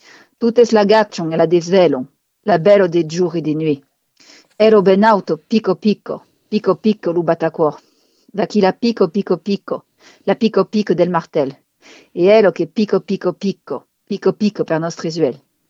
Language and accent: French; Nîmes, Occitanie, France; born there; ce serait Nîmes, ma ville natale.